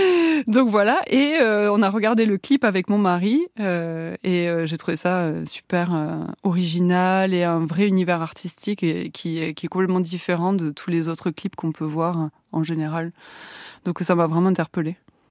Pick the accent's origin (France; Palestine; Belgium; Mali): France; Toulouse, Occitanie; Moi, je viens de Toulouse.